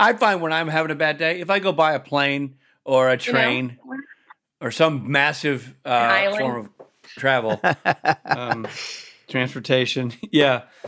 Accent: Nashville, Tennessee, United States; But like, look, I'm from Nashville

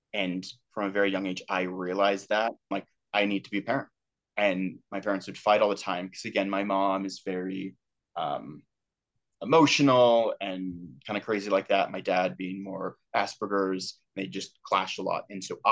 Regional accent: Santa Rosa, California, United States; also born or lived in Modesto; But I grew up in this town called Santa Rosa, which is like wine country, redwood trees near the ocean, kind of.

